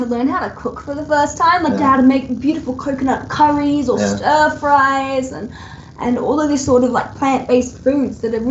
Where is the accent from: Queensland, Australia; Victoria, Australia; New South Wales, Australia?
New South Wales, Australia; Sydney; because I'm from Sydney, I go to a lot of the animal activism rallies that around town hall